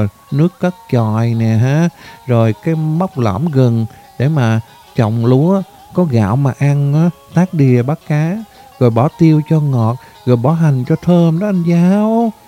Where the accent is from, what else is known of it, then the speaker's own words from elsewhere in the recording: Cà Mau, Vietnam; Cà Mau á, Cà Mau quê em á, cá sặc rằng là cái cá đồng bưng trấp á, ngập nước tự nhiên à.